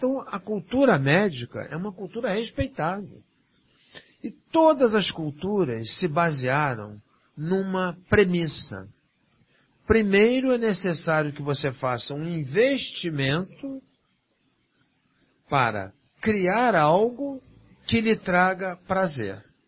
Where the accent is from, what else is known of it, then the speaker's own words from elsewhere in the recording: Vacaria, Rio Grande do Sul, Brazil; born there; Quer dizer, para quem não sabe, eu nasci em Vacaria.